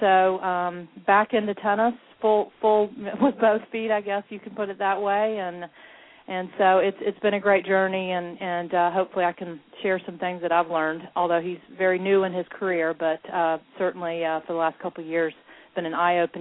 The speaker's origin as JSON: {"language": "English", "region": "North Carolina", "country": "United States", "tie": "born or raised there", "said": "So I grew up actually in North Carolina, and so very familiar with the Southern tennis"}